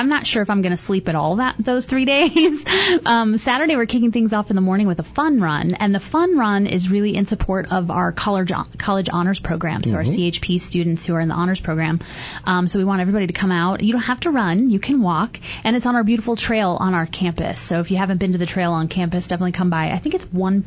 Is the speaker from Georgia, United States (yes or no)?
no; St. Louis, Missouri, United States; I grew up in St. Louis.